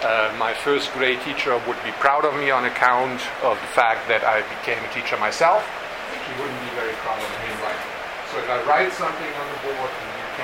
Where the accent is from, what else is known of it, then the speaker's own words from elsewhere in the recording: Germany; English is a second language; moved away as an adult; now in United States; So I am from Germany, as I said. I came over in 1989, and some of you history buffs may know something that happened in 1989.